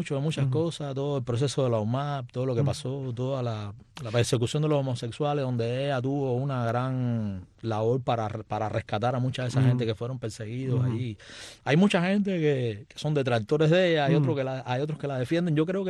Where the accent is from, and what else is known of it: Havana, Cuba; also born or lived in Kyiv, Ukraine